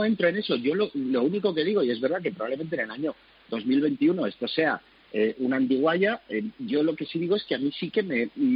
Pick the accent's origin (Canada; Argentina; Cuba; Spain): Spain; soy español, como podría haber sido guineano, y me sentiría igual de orgulloso de mi país